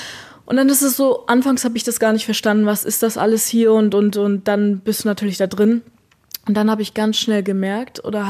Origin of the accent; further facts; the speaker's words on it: eastern Germany, Germany; now in Switzerland; Nee, ich komme aus Deutschland, aus einer Kleinstadt, genau, oben im Osten.